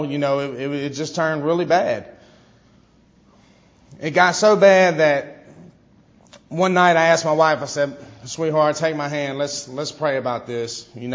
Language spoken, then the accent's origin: English; Baton Rouge, Louisiana, United States; I'm from Baton Rouge, Louisiana. Go Tigers. I know I'm in Florida.